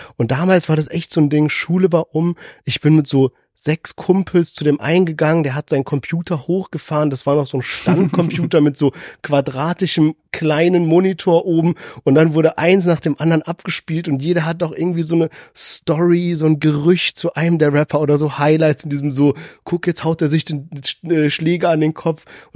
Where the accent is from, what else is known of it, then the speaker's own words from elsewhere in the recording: Heidelberg, Baden-Württemberg, Germany; Wir kommen ja aus Heidelberg